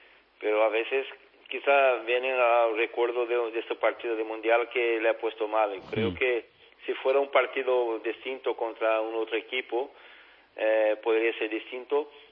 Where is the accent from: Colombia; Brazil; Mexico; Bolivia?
Brazil; Spanish is a second language; Yo como soy brasileño